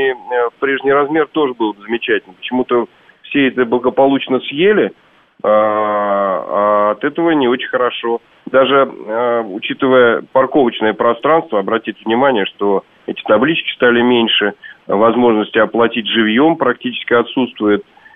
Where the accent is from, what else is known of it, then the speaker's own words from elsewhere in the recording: Moscow, Russia; я, впрочем, как коренной москвич